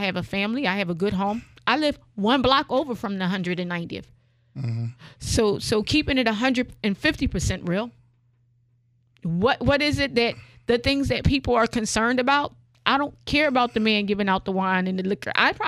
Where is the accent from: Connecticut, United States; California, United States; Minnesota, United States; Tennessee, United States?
California, United States; Oakland; My hometown.